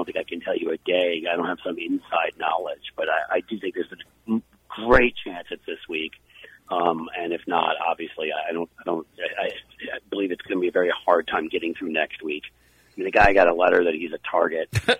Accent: New York, United States; this is coming from a New York Yankees fan. I grew up in New York, right?

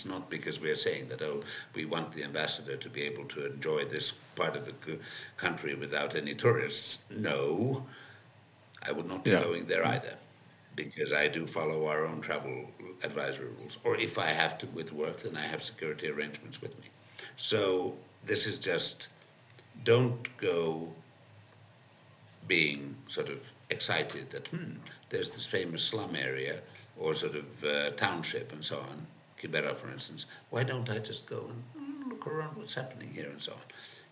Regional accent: Finland; now in Kenya; "Hi, I'm the Finnish ambassador. I'm from Finland."

